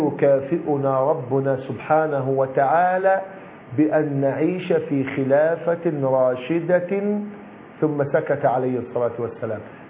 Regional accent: Egypt; وهذا نراه في بلادنا مصر

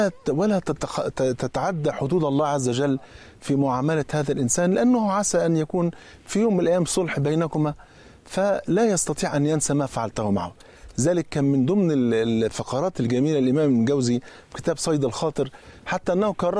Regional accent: Egypt; ودي بتفكرني بورقة النتيجة عندنا في مصر

